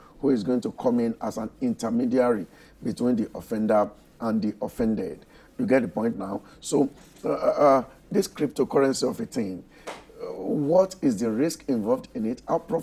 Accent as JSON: {"language": "English", "country": "Nigeria", "said": "For those of us that are here, there would always be one reason or the other to stay back in Nigeria as a Nigerian."}